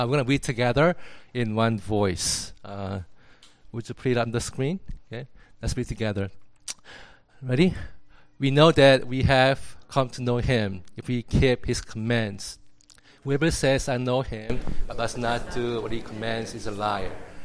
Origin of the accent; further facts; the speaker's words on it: South Korea; born there; English is a second language; I was born in Korea and raised in pastor's family.